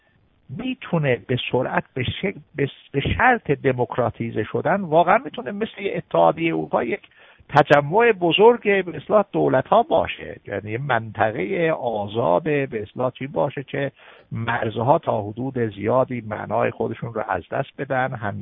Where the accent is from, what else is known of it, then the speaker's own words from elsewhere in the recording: Iran; first language Azerbaijani; Persian is a second language; زبان ترکی، زبان آذری، من خودم آذری هستم، زبان مادریمه. ضمناً به ایران تعصب دارم،